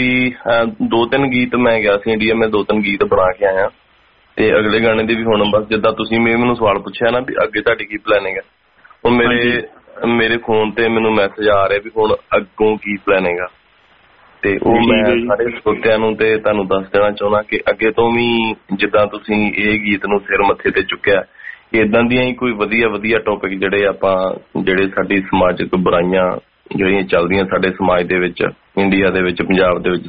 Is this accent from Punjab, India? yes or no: yes; Batala, Punjab, India; moved away as an adult; now in Brisbane, Australia; ਮੈਂ ਮੇਰਾ ਪਿਛੋਕੜ ਹੈਗਾ ਜੀ ਬਟਾਲੇ ਤੋਂ, ਮੈਂ ਬਿਲੋਂਗ ਕਰਦਾ ਡਿਸਟ੍ਰਿਕਟ ਗੁਰਦਾਸਪੁਰ।